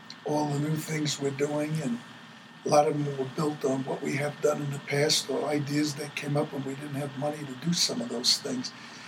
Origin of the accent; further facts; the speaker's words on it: Brooklyn, New York, United States; And then I was always angry because I came from Brooklyn, New York. We didn't even have a rink.